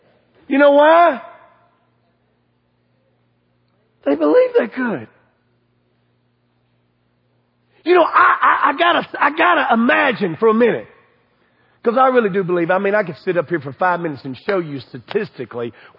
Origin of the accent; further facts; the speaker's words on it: Kentucky, United States; I am from Kentucky. I like grits. I eat pork. I fry stuff and like it.